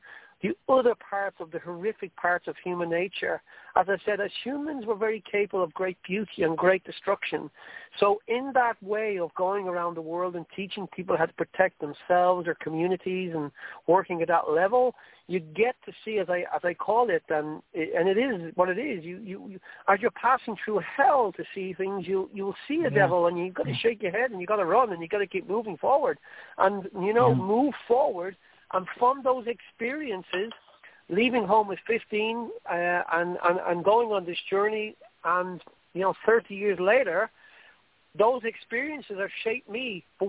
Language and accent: English; Ireland; accent: Irish; I'm not going to excuse my Irish accent. I love being Irish, but sometimes it's very hard for people to understand it.